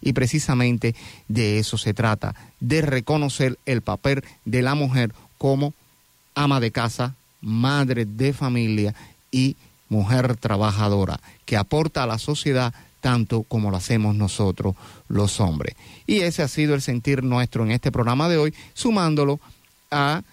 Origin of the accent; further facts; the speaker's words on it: Cuba; está en su tierra natal, Cuba, sí contribuyó al desarrollo sociocultural de ese país, mi país de origen